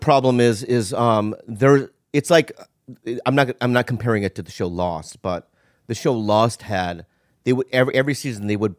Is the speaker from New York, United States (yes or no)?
no; La Jolla, California, United States; You know, I grew up in La Jolla next to that bookstore, and I used to go there.